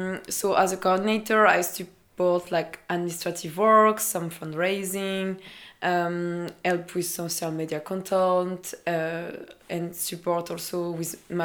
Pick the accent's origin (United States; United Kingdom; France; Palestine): France; I'm from France and I've been working in Lesbos since 1 year.